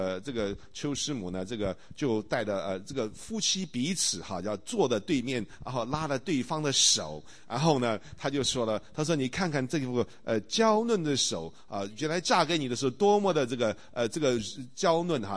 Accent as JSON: {"language": "Chinese", "country": "Taiwan", "said": "我是从台湾来的这个外省人，那么这个我父亲是东北啊，我母亲是外蒙古"}